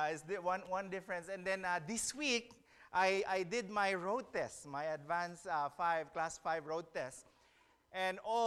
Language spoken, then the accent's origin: English; Philippines; Yes, we are from the Philippines.